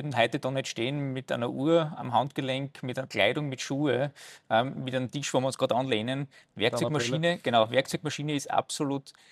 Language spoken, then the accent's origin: German; Austria; als Österreicher